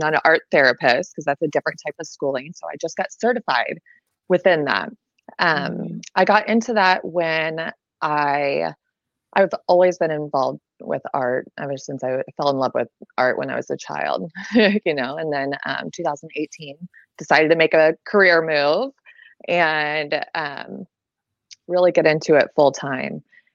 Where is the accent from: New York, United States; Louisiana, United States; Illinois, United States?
Illinois, United States; Quincy; I am from Quincy, Illinois, and it is 3:54 right now. So I'm central time.